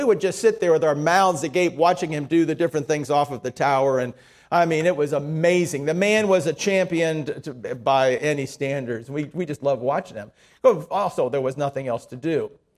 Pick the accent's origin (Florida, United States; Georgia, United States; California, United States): Florida, United States; Miami; When I was growing up in Miami, my mom was very interested in helping young people to learn to swim.